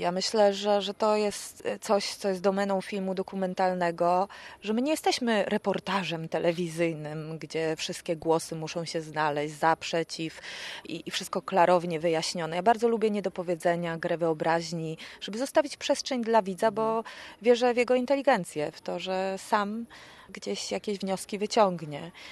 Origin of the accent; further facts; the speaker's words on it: United States; Ja dzieciństwo spędziłam w Stanach Zjednoczonych i również my, dzieciaki, byliśmy bardziej zasymilowani z amerykańską społecznością